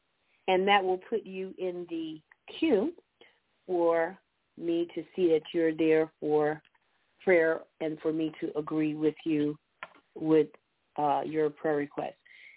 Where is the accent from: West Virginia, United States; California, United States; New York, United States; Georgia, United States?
Georgia, United States; from Georgia. Happy to be here with you. We've had a wet and rainy day today in southeast Georgia.